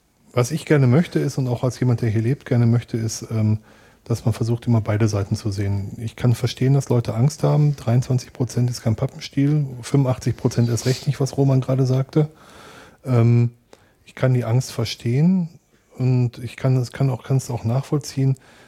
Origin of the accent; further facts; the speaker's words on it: North Rhine-Westphalia, Germany; Ich bin im Ruhrgebiet groß geworden. Wir haben im Ruhrgebiet eine der höchsten Ausländerquoten in Deutschland. Ich bin mit Döner und Pizza groß geworden